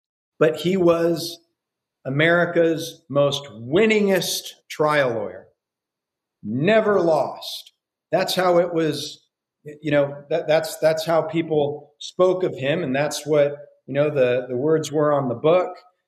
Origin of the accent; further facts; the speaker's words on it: Iowa, United States; And the last trial that he did was in my home state of Iowa.